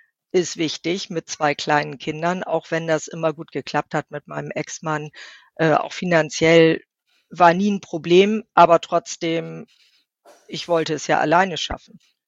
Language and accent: German; Bremen, Germany; born or raised there; moved away as an adult; now in Cuxhaven, Germany